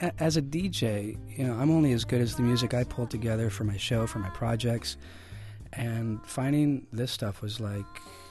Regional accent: Los Angeles, California, United States; when they find out that I'm from Los Angeles or the United States and I'm excited about their native music

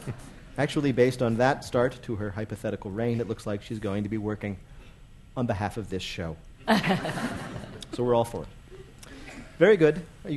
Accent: New Jersey, United States; I just want everybody to know I'm from New Jersey. So I get to say that stuff.

